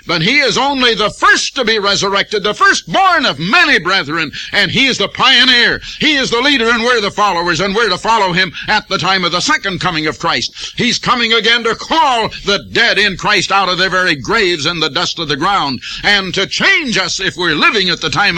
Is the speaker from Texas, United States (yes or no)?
no; Iowa, United States; He comes from Illinois, and I come from Iowa